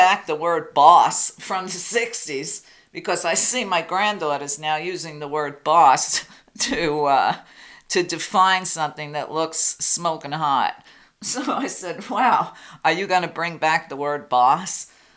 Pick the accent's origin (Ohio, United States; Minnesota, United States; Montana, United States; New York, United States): New York, United States; And because I grew up in New York at the same time as Trump, I know the definition of a skank.